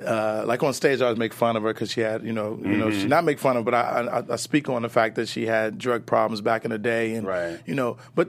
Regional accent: Chicago, Illinois, United States; born there; I was born in Chicago, man.

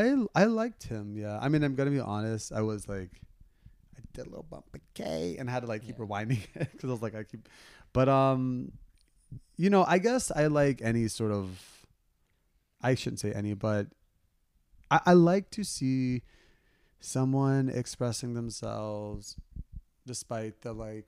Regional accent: Florida, United States; now in New York, United States; I've been in New York 17 years. I'm originally from Florida.

